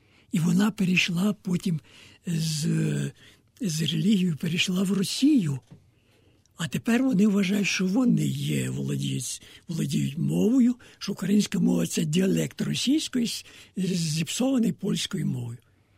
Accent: Kyiv, Ukraine; я з Києва

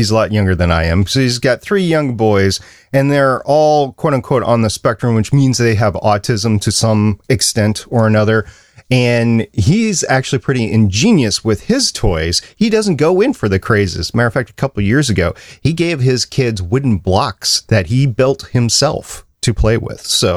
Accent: Minnesota, United States; Yeah, I'm from Minnesota, and in Alexandria, Minnesota, they have the runestone there

